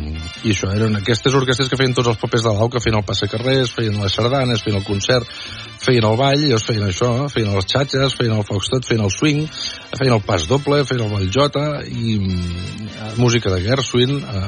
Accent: Catalonia, Spain; accent: between Barcelona and Lleida; jo tinc un accent entremig de Barcelona i Lleida, diguéssim, tampoc és de Lleida

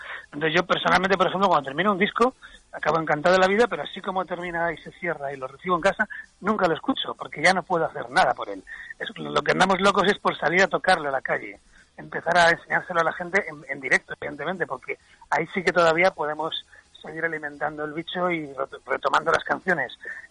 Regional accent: Burgos, Castile and León, Spain; now in Mallorca, Spain; nosotros los mallorquines, bueno, yo soy de Burgos, pero llevo aquí toda mi vida prácticamente

